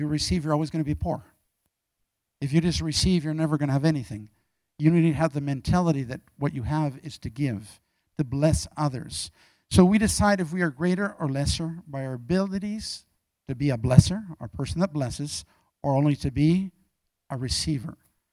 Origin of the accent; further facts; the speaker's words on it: South Africa; born there; also born or lived in Canada; I've been a missionary for all my life. I was born in South Africa, an MK, a missionary kid. Lived in Canada for 14 years.